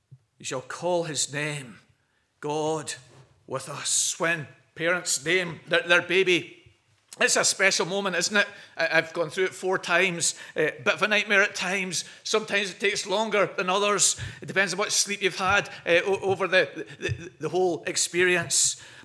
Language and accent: English; Perth, Scotland, United Kingdom; I grew up in Perth.